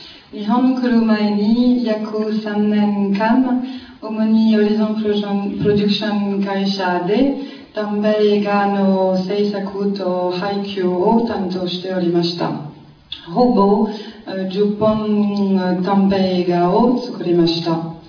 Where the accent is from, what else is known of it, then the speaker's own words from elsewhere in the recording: France; Japanese is a second language; now in Japan; フランスから参りました。